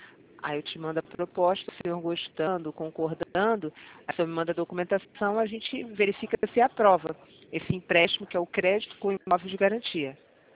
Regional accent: Rio de Janeiro, Brazil; eu sou aqui do Rio de Janeiro.

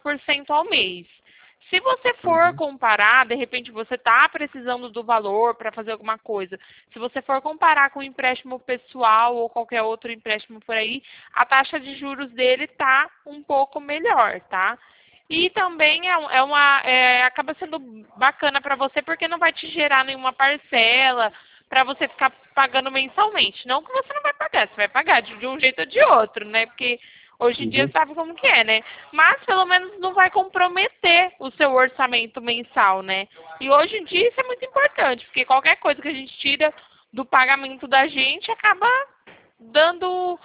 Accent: Porto Ferreira, São Paulo, Brazil; Eu sou aqui de Porto Ferreira, capital da cerâmica, tá?

